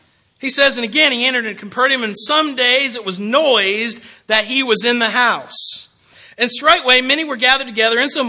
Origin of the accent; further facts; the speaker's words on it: Alabama, United States; I'm from Alabama. A lot of y'all are from the South.